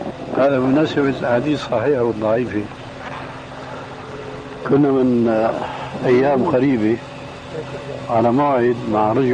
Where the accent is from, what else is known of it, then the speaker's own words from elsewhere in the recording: Damascus, Damascus Governorate, Syria; كان يجوا ناس عندنا في دمشق يعمل حلقة